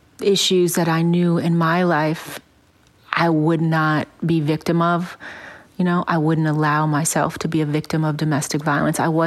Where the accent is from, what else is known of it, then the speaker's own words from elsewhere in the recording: Cleveland, Ohio, United States; Well, I grew up in sort of two different phases of life. My early childhood was in the inner city, very much like the world created in my movie Bruised.